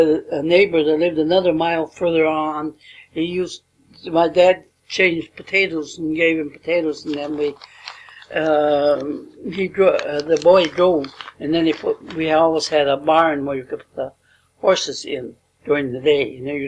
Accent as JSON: {"language": "English", "town": "Ortley", "region": "South Dakota", "country": "United States", "tie": "born or raised there", "said": "I was born in Ortley, South Dakota."}